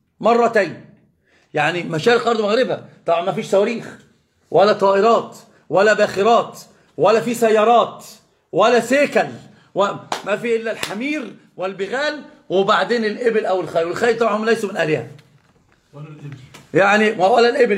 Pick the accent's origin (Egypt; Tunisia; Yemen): Egypt; وإذا سمع أخرج عندنا في مصر المثل العظيم حكماء أجدادي وجداتي